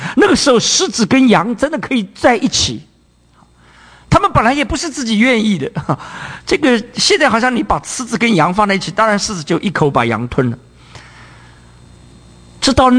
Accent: China

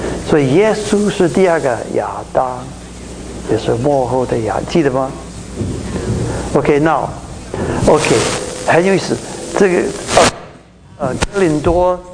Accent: Taiwan; accent: Taiwanese Mandarin; 那是作秀啊，我们台湾国语啊，作秀

